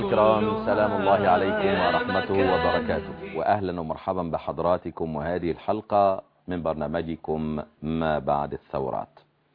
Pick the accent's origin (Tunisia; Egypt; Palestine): Egypt; عندنا في مصر